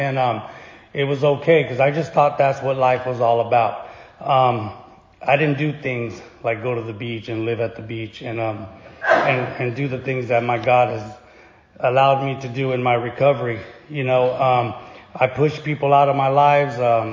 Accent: Bakersfield, California, United States; You know, I come from Bakersfield. Grew up in a neighborhood over there.

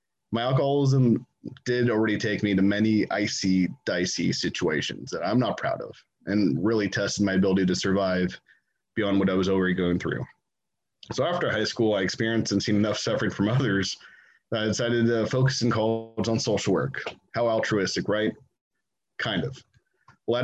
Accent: Grover Beach, California, United States; I was born and raised here in Grover Beach, California, in San Luis Obispo County on the Central Coast, for those of you who aren't familiar with the area.

